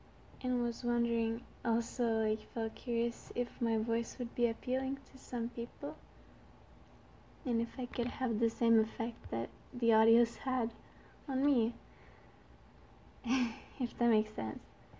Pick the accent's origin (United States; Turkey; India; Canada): Canada; first language French; English is a second language; I'm from Canada. Some people wonder about my accent. It's actually because my first language is French.